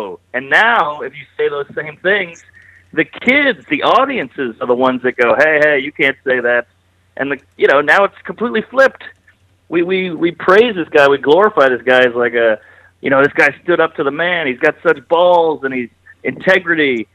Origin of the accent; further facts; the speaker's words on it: New Orleans, Louisiana, United States; Because, like, I'm from New Orleans